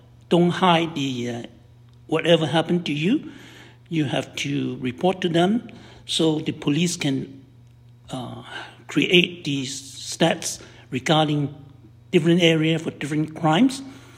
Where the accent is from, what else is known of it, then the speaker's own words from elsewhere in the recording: Hong Kong; moved away as an adult; now in London, Canada; I came from Hong Kong in 1976. I started in Ontario, London, Ontario, and being a nurse from Hong Kong